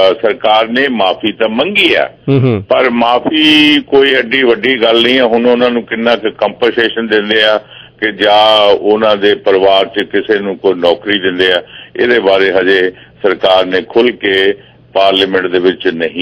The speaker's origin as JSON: {"language": "Punjabi", "town": "Bajwara", "region": "Punjab", "country": "India", "said": "ਮੇਰਾ ਪਿੰਡ ਹੈ ਬਜਵਾੜਾ"}